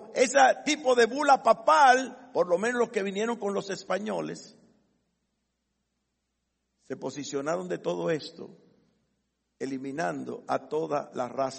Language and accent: Spanish; Dominican Republic; Y lamentablemente nuestra nuestro gentilicio es dominicanos. O sea que nosotros somos los perros de Dios.